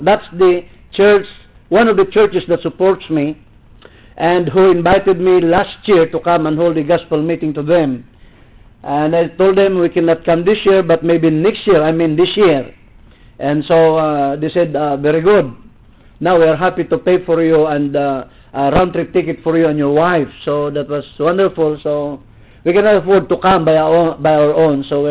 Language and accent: English; Philippines; please remember that we came from the Philippines. We are Filipinos. We did not come from Philippines. We are not Philippians.